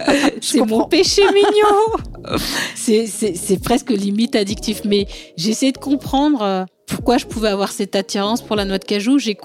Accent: Mali; Moi, je suis malienne d'origine.

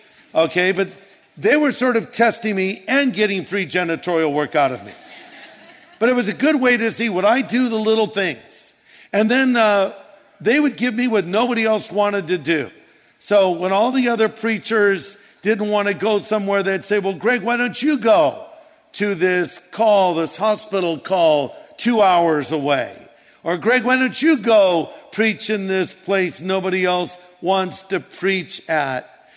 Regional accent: California, United States; Now, understand, I'm from Orange County. I've been here my whole life.

